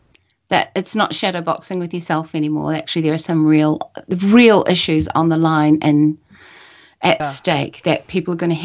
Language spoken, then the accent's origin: English; New Zealand; That really, really concerns me as a New Zealander.